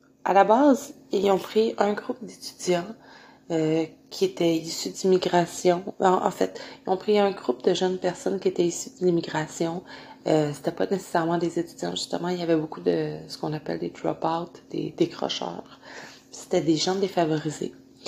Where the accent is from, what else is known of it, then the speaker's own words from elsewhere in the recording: Canada; born there; je suis née au Canada, dans un pays qu'on considère riche, qu'on considère comme étant évolué.